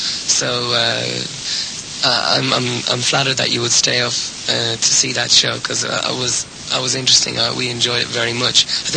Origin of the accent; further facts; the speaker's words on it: Ireland; And as an Irishman, I feel I can make that statement. Some people say, well, we come from the south of Ireland, therefore we've no right to make a statement about what's going on in Northern Ireland, that the bombs don't go off in my city.